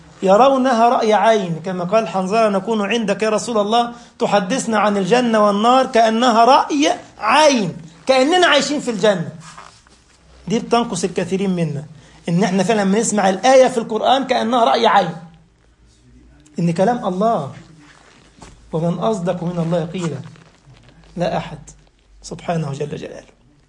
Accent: Egypt; زي أذكر أحد التجار عندنا في مصر في العطلة الماضية

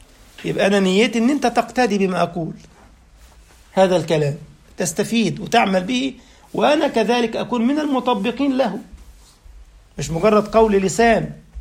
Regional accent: Egypt; طيب أنا جاي من مصر

